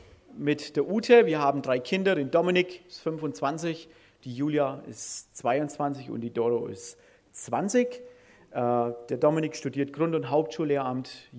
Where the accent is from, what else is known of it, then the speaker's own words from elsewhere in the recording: Bavaria, Germany; ich komme aus Franken, so ist das.